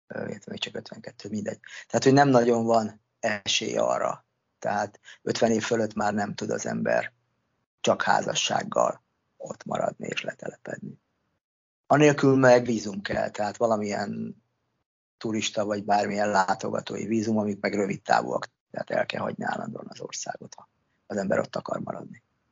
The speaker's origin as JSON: {"language": "Hungarian", "country": "Hungary", "tie": "born or raised there", "said": "én itt nőttem föl, itt szocializálódtam, még mindig rengeteg barátom van, meg ismerősöm, ugyanis én a 10 év alatt 6-szor voltam itthon Magyarországon"}